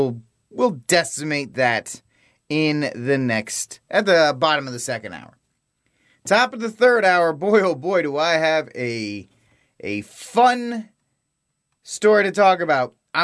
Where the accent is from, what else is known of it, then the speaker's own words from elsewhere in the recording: Rhode Island, United States; accent: Rhode Island; You don't hear my accent, my Rhode Island accent, when I'm outside the state of Rhode Island. But when I'm around my people... When I'm around my people, it comes back, and it's pretty hardcore, either way.